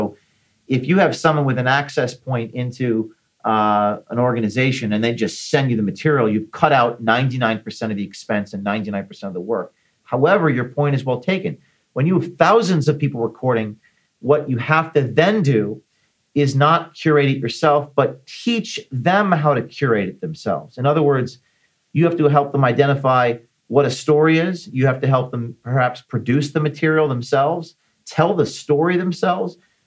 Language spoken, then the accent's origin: English; Ireland; And as an Irishman, I said, well, this offends my heritage.